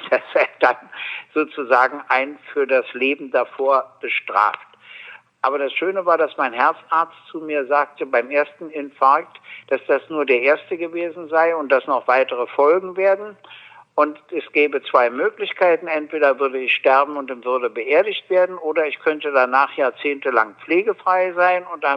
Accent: Berlin, Germany; born there; Ich wurde 1948 in Berlin geboren, bin also 72 Jahre alt

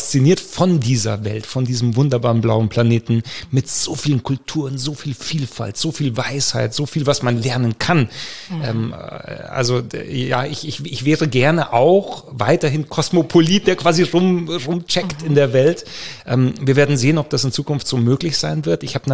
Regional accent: Rome, Lazio, Italy; moved away; also born or lived in South America; Also ich bin zum Beispiel in Rom aufgewachsen, in Italien. Und von dort ging es dann weiter nach Südamerika und dann der nächste Kontinent, der nächste.

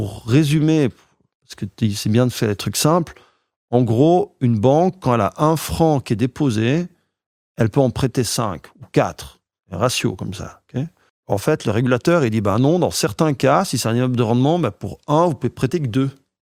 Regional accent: Belgium; also born or lived in Netherlands; Je suis belge et néerlandais aussi

